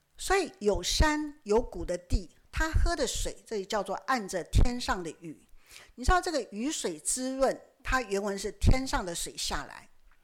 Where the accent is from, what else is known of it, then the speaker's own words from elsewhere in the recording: Taiwan; 可是我们台湾人怎样？就根本无所谓